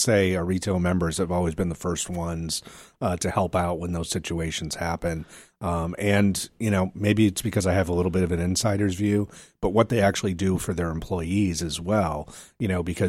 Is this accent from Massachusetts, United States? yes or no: yes; Massachusetts, United States; It was an ice cream stand back in my hometown in Massachusetts where I grew up is where I kind of cut my teeth.